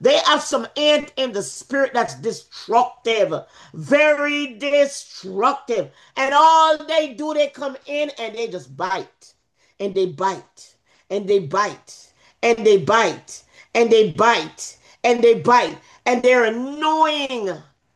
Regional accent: Jamaica; I'll say Jamaica because I'm from Jamaica, so.

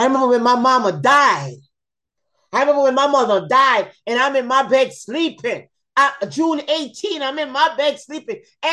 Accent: Jamaica; Hand broke, you said in Jamaica, because you know I'm from Jamaica. Let me talk Jamaica now.

